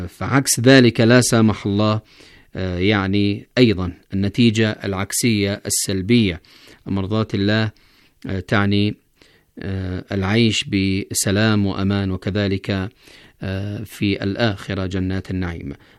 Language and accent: Arabic; Yemen; من أجل إحياء السلام مرة أخرى في بلدنا اليمن